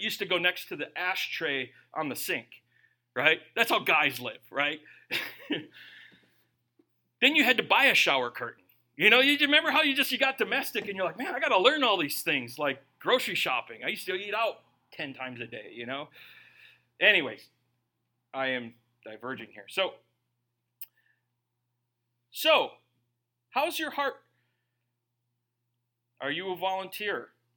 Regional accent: United States; But I don't like that. I'm an American. I don't believe in uncomfort.

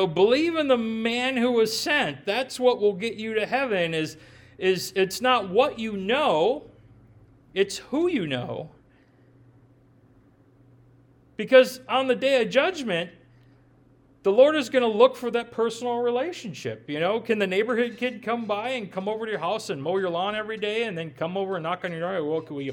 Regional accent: Minnesota, United States; Yeah, I grew up in the Midwest, Minnesota.

